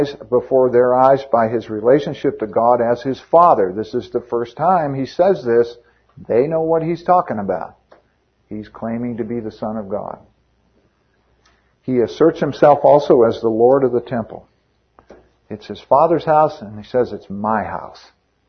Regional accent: Illinois, United States; Or where I grew up in Illinois, the south side of town.

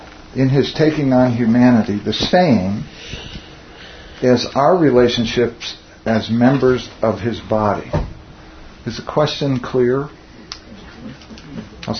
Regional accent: Iowa, United States; born there; But I'm not from Ireland, you know? I was born in Iowa. I'm not from Iowa. I'm not even from Denver.

